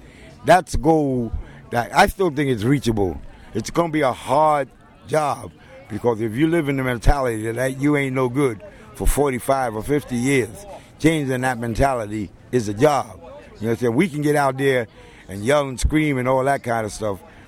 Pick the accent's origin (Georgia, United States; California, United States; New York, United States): New York, United States; And I'm from the Lower East Side, Thompson Square Park.